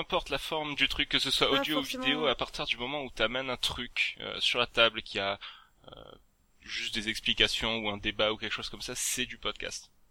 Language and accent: French; Provence-Alpes-Côte d'Azur, France; quand j'étais retourné chez moi en Provence